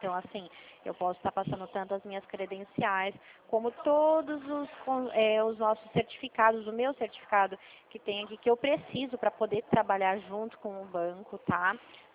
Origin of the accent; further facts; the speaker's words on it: Dracena, São Paulo, Brazil; E eu sou de Dracena, no interior de São Paulo.